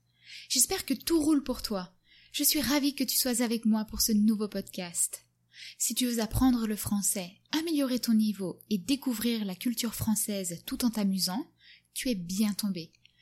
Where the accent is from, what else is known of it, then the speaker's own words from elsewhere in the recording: Brittany, France; Moi, je viens du Morbihan, qui est au sud-ouest de la Bretagne.